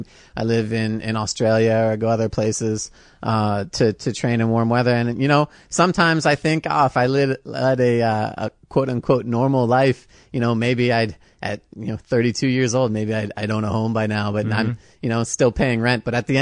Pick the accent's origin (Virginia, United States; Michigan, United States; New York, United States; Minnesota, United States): Virginia, United States; now in Champaign, United States; So I moved from Virginia, from the DC area out here to go to school.